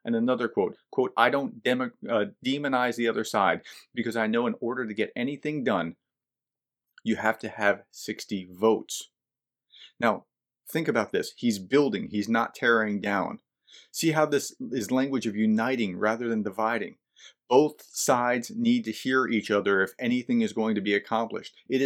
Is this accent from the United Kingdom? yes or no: no; North Charleston, South Carolina, United States; Senator Scott is from my hometown here of North Charleston, South Carolina.